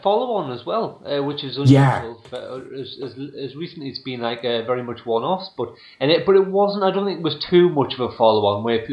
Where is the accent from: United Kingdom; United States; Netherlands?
United Kingdom; England; Because I'm English, I'll just say I'm referring you to some very good ones, you know.